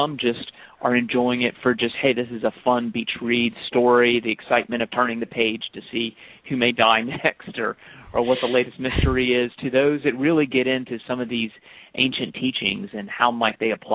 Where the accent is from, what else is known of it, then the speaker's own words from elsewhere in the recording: Atlanta, Georgia, United States; I'm in New York today. I'm actually from Atlanta.